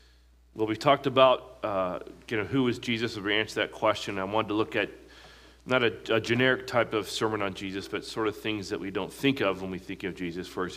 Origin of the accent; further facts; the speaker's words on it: United States; growing up in America, we have never been ruled by a king.